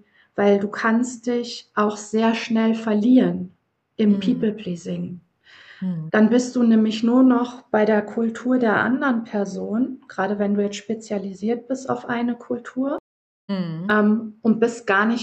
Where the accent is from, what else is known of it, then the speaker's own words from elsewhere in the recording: Germany; dass ich halt mit Leuten aus der ganzen Welt arbeite, habe ich für mich einfach entschieden, ich bin ich bin Deutsche, ich agiere wie eine Deutsche und ich erkläre das aber im Vorfeld.